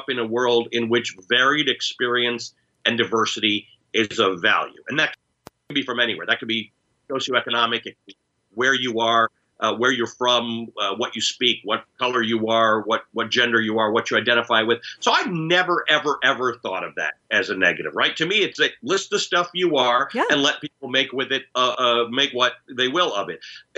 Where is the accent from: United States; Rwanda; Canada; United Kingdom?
Canada; also born or lived in Kenya; I'm a Kenyan-born Muslim who grew up in Canada